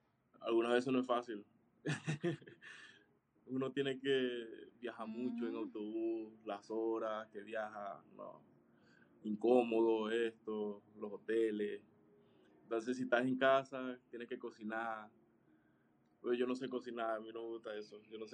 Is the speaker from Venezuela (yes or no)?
yes; Venezuela; agradecido como venezolano por todos los buenos momentos que nos dio